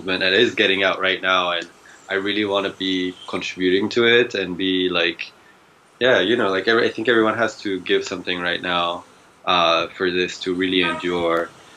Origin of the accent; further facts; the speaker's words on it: France; I grew up in France.